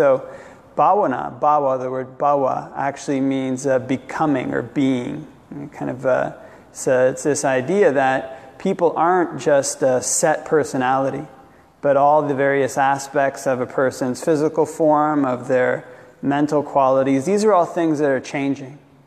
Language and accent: English; Canada; I'm a Canadian.